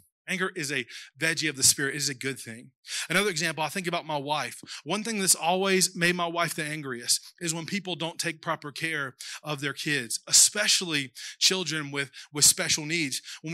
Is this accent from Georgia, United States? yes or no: yes; Georgia, United States; Back in my hometown in South Georgia, it was such a little redneck town. It was so redneck.